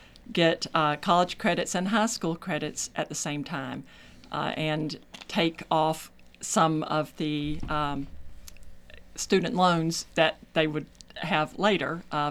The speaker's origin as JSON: {"language": "English", "town": "Barnesville", "region": "Georgia", "country": "United States", "tie": "born or raised there", "said": "I grew up in Barnesville, Lamar County, and I spent my life there, went to school in Tennessee, graduated with an English major."}